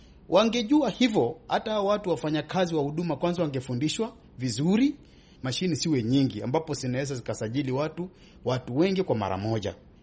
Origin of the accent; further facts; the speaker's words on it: Kenya; Ni kama Mkenya mimi nimekerwa na hiyo.